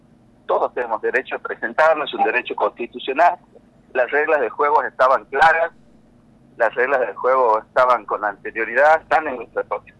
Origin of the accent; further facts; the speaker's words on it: Tucumán, Argentina; somos tucumanos que trabajamos todos los días